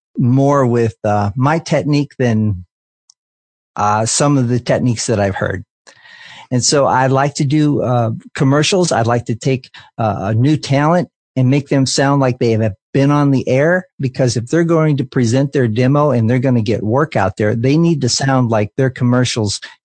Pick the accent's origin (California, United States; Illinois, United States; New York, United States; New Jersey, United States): California, United States; Los Angeles; now in Nashville, United States; Well, I grew up in Los Angeles. Okay. I grew up in Los Angeles and studied acting at the Pasadena Playhouse.